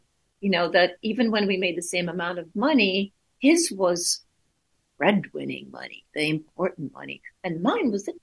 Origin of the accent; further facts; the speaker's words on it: Sweden; moved away as an adult; I was raised in Sweden